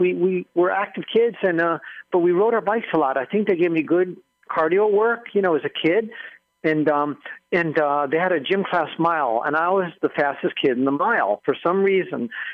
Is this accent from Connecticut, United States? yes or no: yes; Hartford, Connecticut, United States; born there; Yeah, I was born in Hartford, Connecticut.